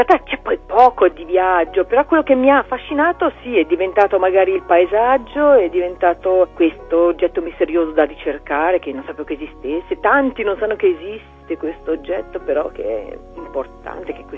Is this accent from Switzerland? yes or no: yes; Ticino, Switzerland; non si aspettavano un libro di questo genere da me, o almeno da una ticinese